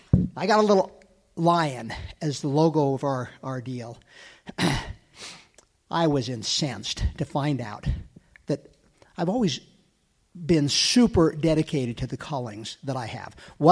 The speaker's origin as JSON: {"language": "English", "town": "Houston", "region": "Texas", "country": "United States", "said": "I'm from Houston, Texas."}